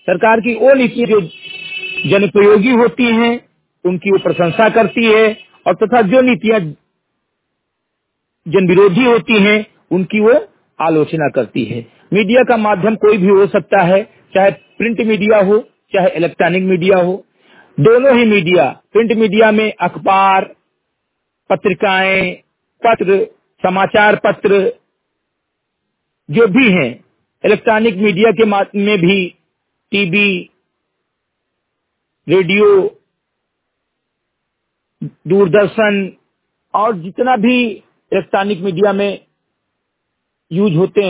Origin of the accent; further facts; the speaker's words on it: Semri Ghatai, Uttar Pradesh, India; ग्राम और पोस्ट सेमरी घटई विकास खंड मेंटुआ जनपद बहराइच का मूल निवासी हूं